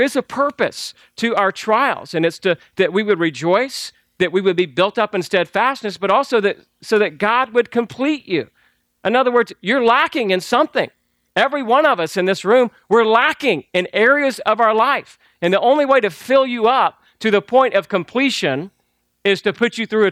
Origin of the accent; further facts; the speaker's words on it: Georgia, United States; I know I grew up in Georgia, the greatest state in the union. Come on, you know it. So that's I grew up picking peaches